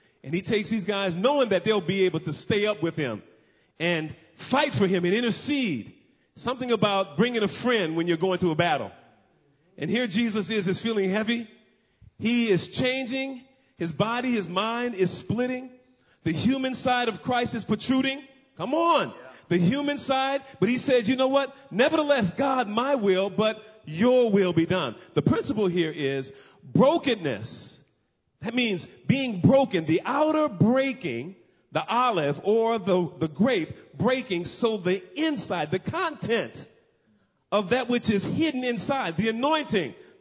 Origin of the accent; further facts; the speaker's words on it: Los Angeles, California, United States; But many of the people in our neighborhood were all blue collar workers, basically. It was tough growing up in South Central L.A. like that.